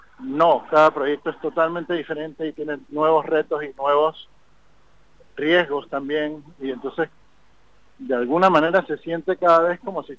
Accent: Panama; now in Tel Aviv, Israel; Sí, bueno, es que yo soy de Panamá y no estoy acostumbrado.

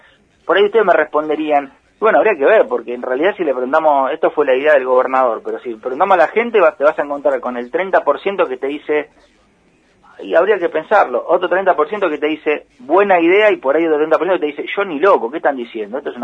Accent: Argentina; nosotros como argentinos

